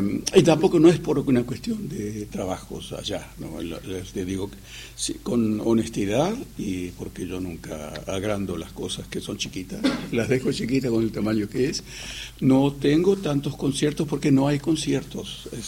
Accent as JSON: {"language": "Spanish", "country": "Argentina", "said": "yo soy de Argentina."}